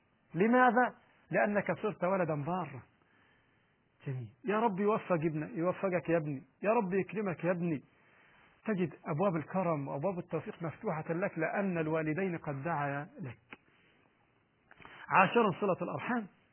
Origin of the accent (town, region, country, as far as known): Egypt